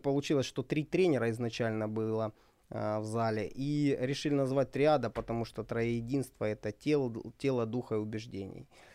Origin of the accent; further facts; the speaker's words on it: Sloviansk, Donetsk Oblast, Ukraine; я уроженец города Славянска